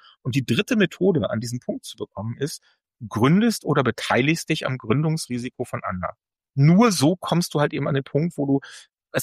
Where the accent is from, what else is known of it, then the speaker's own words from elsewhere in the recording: Lower Saxony, Germany; moved away as an adult; Mein Geburtsort, wo ich die ersten 19 Jahre verbracht habe, das ist ja der Landkreis Lüchow-Dannenberg, das Hannoversche Wendland.